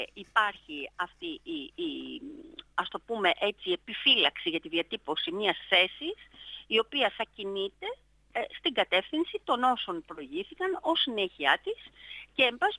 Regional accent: Northern Greece, Greece; επέστρεψα από τη Μακεδονία για την ακρίβεια, επειδή και εγώ είμαι Βόρεια Ελληνίδα.

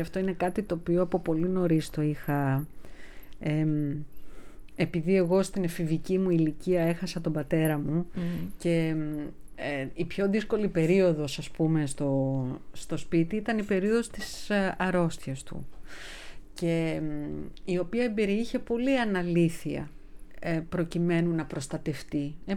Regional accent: Central Greece, Greece; Είμαι από τη Ρούμελη

